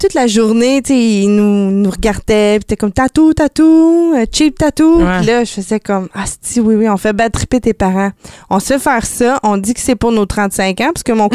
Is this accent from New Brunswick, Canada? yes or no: no; Quebec, Canada; je viens de l'Outaouais